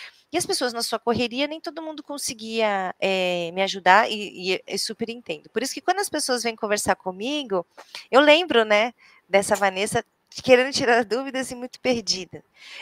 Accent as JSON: {"language": "Portuguese", "town": "Santos", "region": "São Paulo", "country": "Brazil", "said": "Eu sou da praia, né? Eu sou de Santos, assim como o Aguinaldo, sou de Santos, né? E aí eu adoro a praia."}